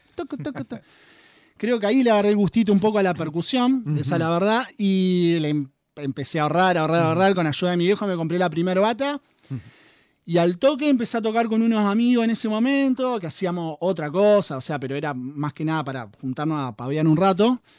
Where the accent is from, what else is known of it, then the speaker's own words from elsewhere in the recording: Argentina; todo mi grupo de amigos, que crecimos todos acá en Barrio Roma